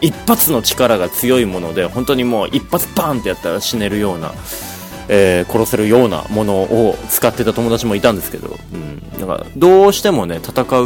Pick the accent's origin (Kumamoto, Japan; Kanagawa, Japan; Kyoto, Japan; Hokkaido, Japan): Hokkaido, Japan; Sapporo; 札幌に僕ずっと住んでたから、生まれてから今年の3月までずっと生まれも育ちも札幌市だった